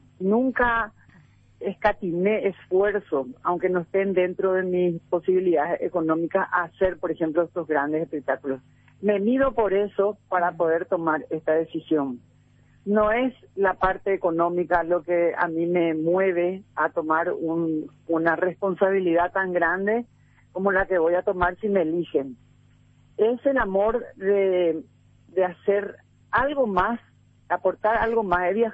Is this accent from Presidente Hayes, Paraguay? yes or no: no; Asunción, Paraguay; Soy asuncena y bueno, he vivido toda mi vida en esta ciudad